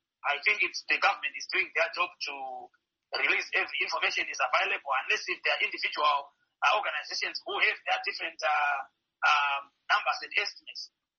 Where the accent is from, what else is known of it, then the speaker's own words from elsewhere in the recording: Masvingo, Zimbabwe; In my community in Masvingo, I come from Charumbira area close to Cape Town.